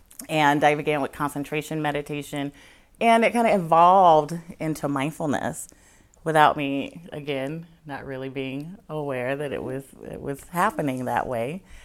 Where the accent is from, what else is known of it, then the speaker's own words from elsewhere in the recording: Alabama, United States; I was growing up in Alabama, and my grandma were very Southern Baptist Christian religion.